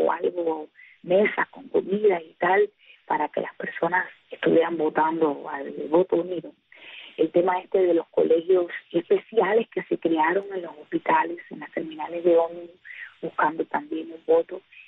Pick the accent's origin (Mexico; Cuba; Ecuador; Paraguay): Cuba; porque yo soy del oriente de Cuba